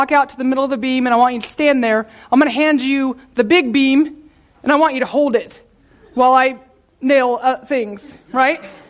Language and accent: English; San Antonio, Texas, United States; I grew up in San Antonio, and I used to frame houses with my stepdad.